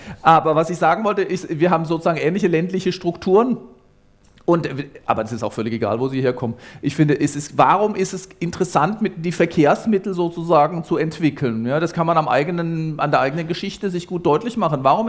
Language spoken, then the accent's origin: German; Grafenhausen, Baden-Württemberg, Germany; Aber man kann in dem Dorf, wo ich herkomme, in Grafenhausen, da kann man dann zum Schlüchtsee fahren, welches eben ein schöner Badesee ist.